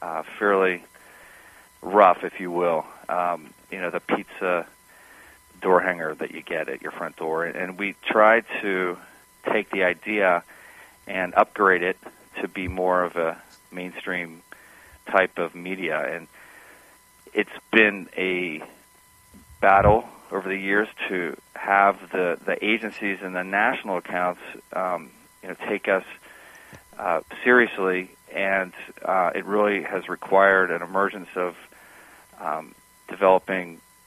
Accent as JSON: {"language": "English", "town": "Cincinnati", "region": "Ohio", "country": "United States", "said": "I was early in my career out of school in the Midwest. I'm originally from Cincinnati."}